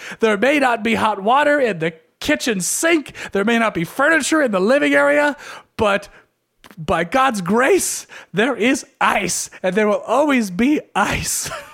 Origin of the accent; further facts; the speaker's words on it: United States; in general, I am very American in the sense that I like my ice.